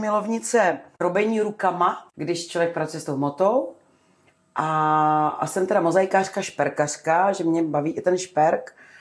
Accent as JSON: {"language": "Czech", "region": "North Moravia", "country": "Czechia", "said": "já pocházím ze Severní Moravy. A vlastně tam je to kraj razovity"}